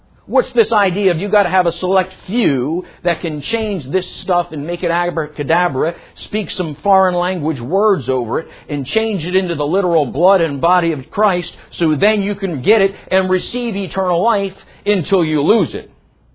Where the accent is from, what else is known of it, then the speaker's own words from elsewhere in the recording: Philadelphia, Pennsylvania, United States; Listen, I'm from Philadelphia. Go kid somebody else. I never heard the gospel until I got out of there and got in the army, man. You ain't going to hear it much up in them parts, folks.